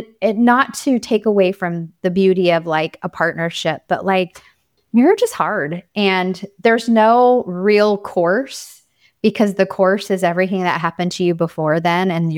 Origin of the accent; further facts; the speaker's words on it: Arizona, United States; moved away as an adult; now in Texas, United States; we moved from Arizona to Texas at the very end of my 20s. So it was like, I'd always lived in Arizona.